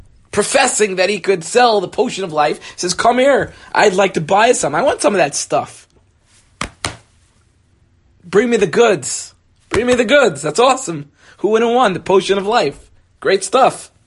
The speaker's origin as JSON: {"language": "English", "town": "Cedarhurst", "region": "New York", "country": "United States", "tie": "born or raised there", "said": "sixth grade in Yeshiva of South Shore. I grew up in Cedarist. I went to Yeshiva Toros Chaim of South Shore."}